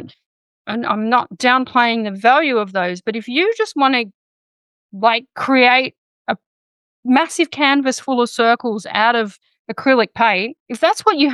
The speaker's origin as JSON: {"language": "English", "country": "Australia", "said": "from my perspective as an Australian, seeing what our country has done"}